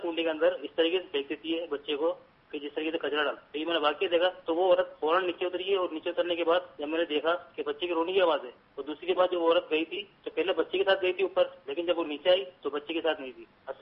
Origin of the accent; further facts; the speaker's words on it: Hyderabad, Sindh, Pakistan; میرا تعلق زمزم نگر حیدرآباد سے ہے.